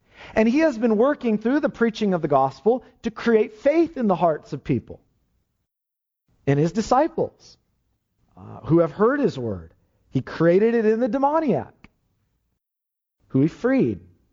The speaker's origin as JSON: {"language": "English", "town": "Lemoore", "region": "California", "country": "United States", "tie": "born or raised there", "said": "in my little town where I grew up in Lemoore, as it's pronounced"}